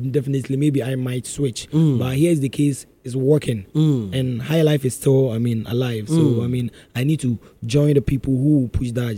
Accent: Kumasi, Ashanti, Ghana; I was born and raised in Kumasi, which is the Ashanti region

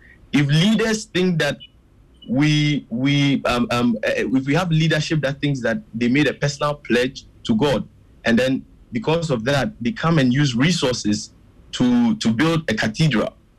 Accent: Ghana; So the question you asked, whether I feel proud as a Ghanaian in this moment, I'll tell you I've never felt proud about the way leadership has handled

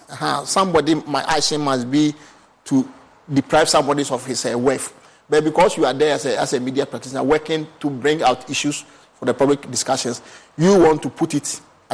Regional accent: Ghana; And I want to believe that as a Ghanaian, I think it's a good thing for us

